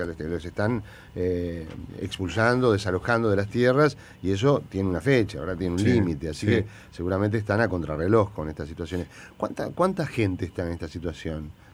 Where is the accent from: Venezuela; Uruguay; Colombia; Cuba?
Uruguay; Montevideo; como montevideano, por ejemplo, me enteraba con estupor hasta hace 3-4 años